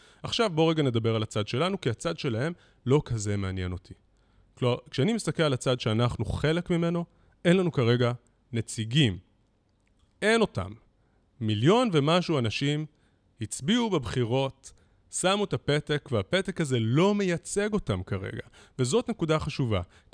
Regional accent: Jerusalem, Jerusalem District, Israel; אני גדלתי כילד ימני בירושלים.

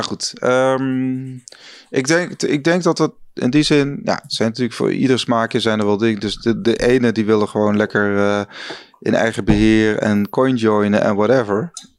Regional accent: Netherlands; Dat je, nou goed, we zijn zelf Nederlanders, maar dat je dan toch het idee dat je bij wijze van naar een kantoor kan fietsen of kan gaan.

